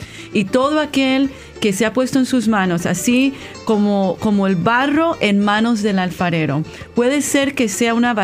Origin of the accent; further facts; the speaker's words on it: California, United States; also born or lived in New York; now in Texas, United States; Criada en California y ahora vivo en Texas.